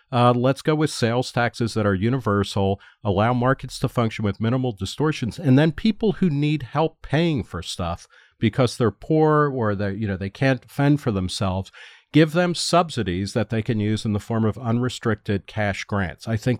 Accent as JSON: {"language": "English", "region": "New Jersey", "country": "United States", "tie": "born or raised there", "said": "And I immediately repaired to the latest update of my home state of New Jersey, which in 2008 clarified what it charges sales tax on."}